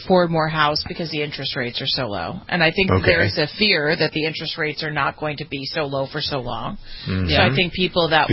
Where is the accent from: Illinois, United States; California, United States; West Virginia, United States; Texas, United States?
California, United States; he's getting recalled in my home state of California.